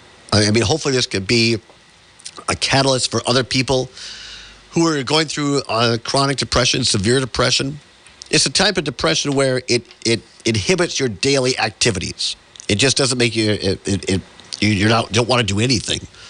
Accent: Richland Center, Wisconsin, United States; I always thought it was cool growing up out there and seeing that.

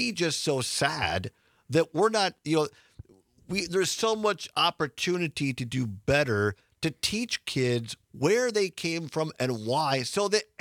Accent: Wisconsin, United States; I grew up in Southwest Wisconsin, a town of 5,000 people. We literally had one black family in our school district.

